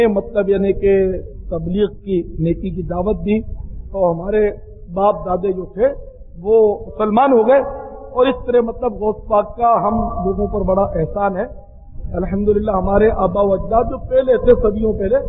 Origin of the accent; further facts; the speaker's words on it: Karachi, Sindh, Pakistan; born there; میں بہرحال کتیانے میں پیدا نہیں ہوا، کراچی میں پیدا ہوا ہوں تو کتیانہ کبھی دیکھا بھی نہیں. بہرحال ہمارے ماں باپ جو تھے وہ کتیانے کے تھے، چھوٹا سا گاؤں تھا بغیر اسٹیشن کا، دیہات کا.